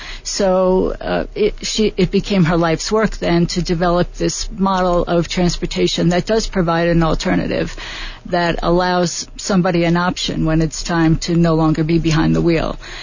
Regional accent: New York City, New York, United States; As I grew up in New York City, but even as a New York City resident, when I turned 16, the first thing that I wanted to do is get the license, and I did.

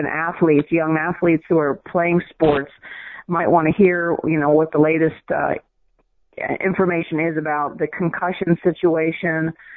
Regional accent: Baltimore, Maryland, United States; I've loved hockey since I grew up in Baltimore with no NHL team, but I was following the AHL league there.

